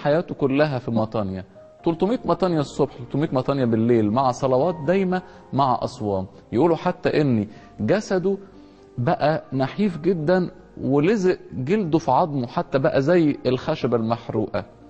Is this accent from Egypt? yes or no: yes; Upper Egypt, Egypt; او اللفظ الدارج فيه عندنا في الصعيد ابو فانا